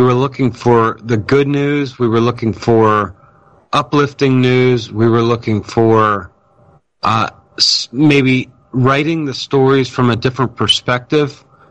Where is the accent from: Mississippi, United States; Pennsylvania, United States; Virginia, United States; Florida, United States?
Pennsylvania, United States; Leola; I was born and raised here in Lancaster County, in Leola, to be specific.